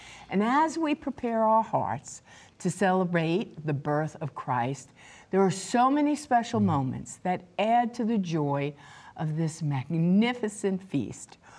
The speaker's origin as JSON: {"language": "English", "region": "New Jersey", "country": "United States", "tie": "born or raised there", "said": "I have seven brothers and sisters, and we grew up in New Jersey, and my father was of German heritage."}